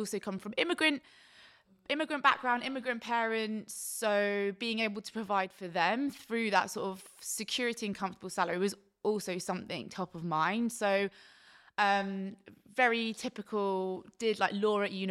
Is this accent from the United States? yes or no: no; Brixton, London, United Kingdom; I'm from South London.